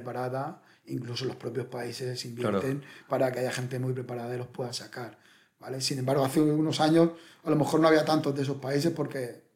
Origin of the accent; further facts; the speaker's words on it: Murcia, Region of Murcia, Spain; yo por ejemplo soy de Murcia y tuve que venir aquí a Madrid